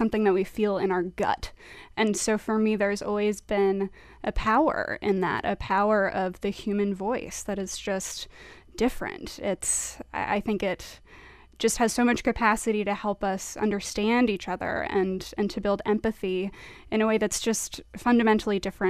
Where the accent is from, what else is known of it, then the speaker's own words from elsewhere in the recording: Tallahassee, Florida, United States; also born or lived in Havana, Florida; So I'm from Florida. I'm from North Florida, partially from the other Havana, Havana, Florida in Gadsden County, but primarily from Tallahassee.